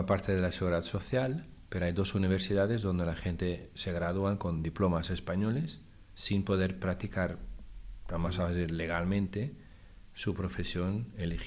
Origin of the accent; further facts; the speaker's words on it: Belgium; Spanish is a second language; moved away as an adult; also born or lived in United States; Yo quería volver a Europa. Yo soy de Bélgica. Después de 10 años en Estados Unidos